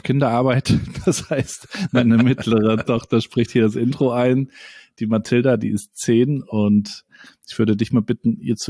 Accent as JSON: {"language": "German", "town": "Rostock", "region": "Mecklenburg-Vorpommern", "country": "Germany", "tie": "born or raised there", "said": "Ich bin ja in Rostock aufgewachsen."}